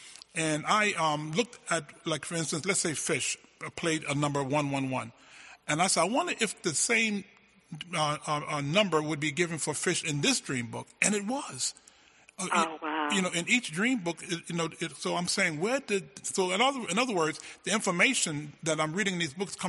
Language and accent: English; Harlem, New York, United States; When I was a child in Harlem, numbers were illegal.